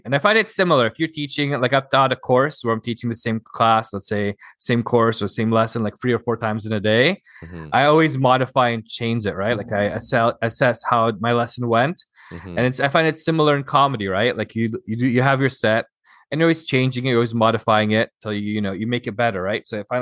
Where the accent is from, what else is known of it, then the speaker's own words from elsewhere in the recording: Toronto, Ontario, Canada; Yeah, I'm from Toronto.